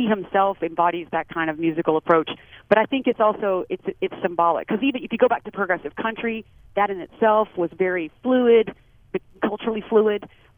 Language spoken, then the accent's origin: English; Louisiana, United States; I was about five when Austin City Limits began, and I grew up in Louisiana, not about 300 miles away from Austin